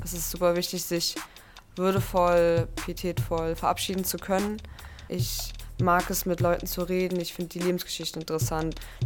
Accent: Berlin, Germany; Ich bin 21 Jahre alt. Ich komme aus Berlin

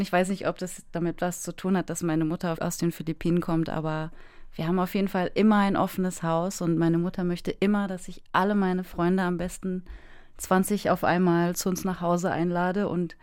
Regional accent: Baden-Württemberg, Germany; Also ich bin ja in Baden-Württemberg groß geworden

